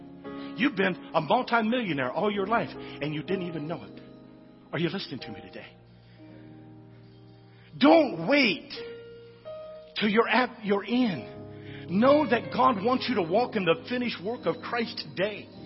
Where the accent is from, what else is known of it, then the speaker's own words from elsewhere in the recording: West Virginia, United States; I'm born and bred hillbilly. I'm from West Virginia.